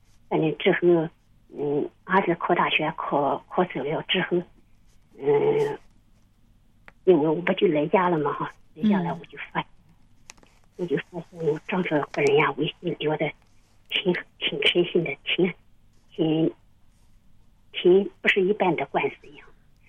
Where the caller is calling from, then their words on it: Hefei, Anhui, China; 啊，你好，我是合肥的，我不是别的地方的。